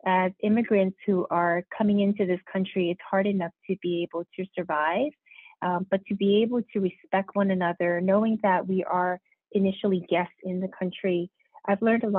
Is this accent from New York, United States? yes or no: yes; New York City, New York, United States; I always joke, growing up in New York City